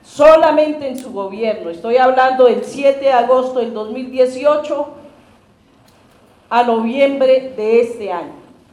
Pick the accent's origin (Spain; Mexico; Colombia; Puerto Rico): Colombia; Vengo de Colombia … del Consejo Regional Indígena del Cauca